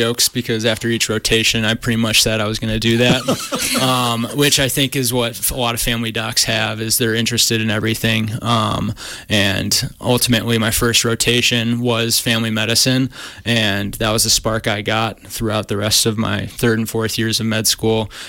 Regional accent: Milwaukee, Wisconsin, United States; I'm from Milwaukee, Wisconsin, initially, and stayed in the Midwest throughout my studies.

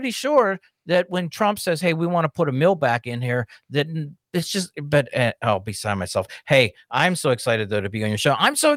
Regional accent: Pittsburgh, Pennsylvania, United States; all of the area where we grew up around Pittsburgh, you know, all those mills, they're all gone.

